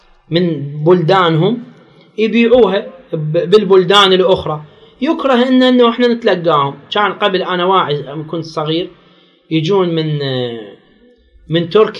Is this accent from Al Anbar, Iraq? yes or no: no; Baghdad, Baghdad Governorate, Iraq; اكو تجار هم بالشورج عندنا في العراق في بغداد